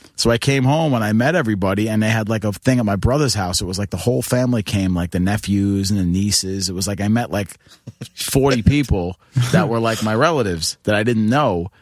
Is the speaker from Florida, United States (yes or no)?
no; Queens, New York, United States; Listen, I grew up in Queens. Listen, I was a lifelong Mets fan.